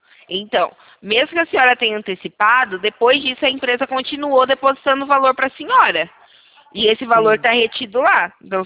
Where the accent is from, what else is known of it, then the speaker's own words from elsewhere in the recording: Santa Bárbara d'Oeste, São Paulo, Brazil; Eu sou de Santa Bárbara do Oeste, aqui de São Paulo.